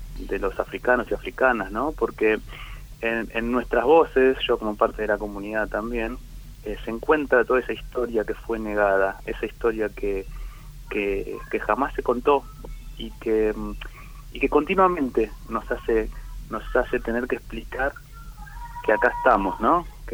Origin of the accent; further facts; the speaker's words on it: Argentina; Yo entiendo que como argentinos tenemos como una deuda pendiente